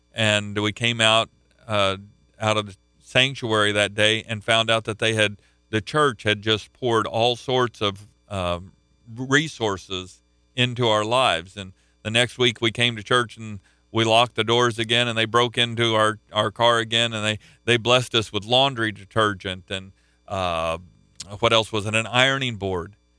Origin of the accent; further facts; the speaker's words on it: Oklahoma, United States; I'm from Oklahoma. I was there a couple of weeks ago. I got to see my pastor that I grew up.